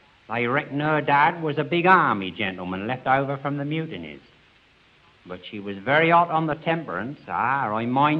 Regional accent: Ivinghoe, South East England, United Kingdom; I was born and bred in Ivynhoe. I was born at my granny's. That's a nice little village, is Ivynhoe

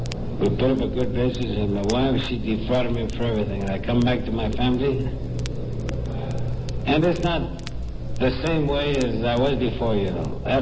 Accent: Sacramento, California, United States; now in Phoenix, United States; Look, Dan Meredith, I was raised in Sacramento. I played a lot of baseball in town.

